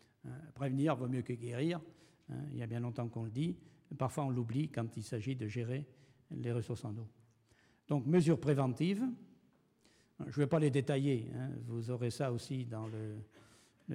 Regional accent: Strasbourg, Grand Est, France; Je viens de Strasbourg, je ne voudrais pas faire une mauvaise publicité pour l'Alsace, mais je connais un peu mieux les problèmes régionaux.

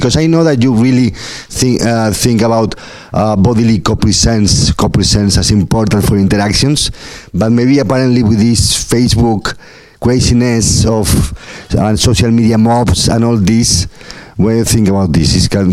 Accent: Spain; I come from Spain. I'm doing a research stay here in Paris for 10 days

